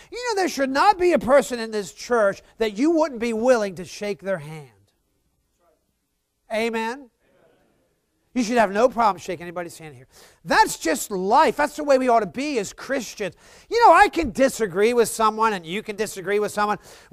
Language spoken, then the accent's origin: English; Baltimore, Maryland, United States; born there; I'm Northeast. I was born in Baltimore, you know, and so we have our box, right?